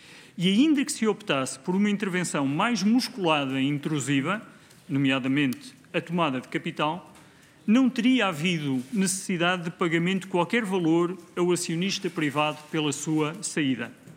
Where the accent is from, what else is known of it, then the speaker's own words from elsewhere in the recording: Portugal; E fico feliz, enquanto ex-membro do Governo e enquanto português